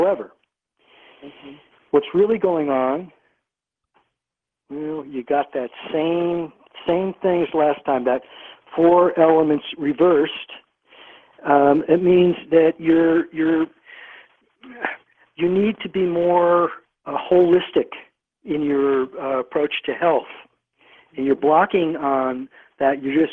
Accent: New Jersey, United States; He's from New Jersey, my home state.

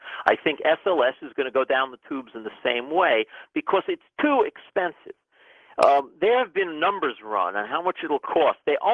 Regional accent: New York City, New York, United States; In the 60s, I was a kid growing up in New York City, and the space program was unfolding

